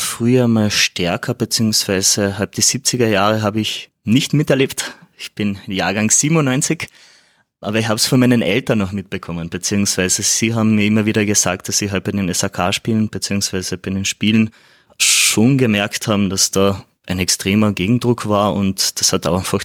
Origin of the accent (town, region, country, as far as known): Klagenfurt, Carinthia, Austria; born or raised there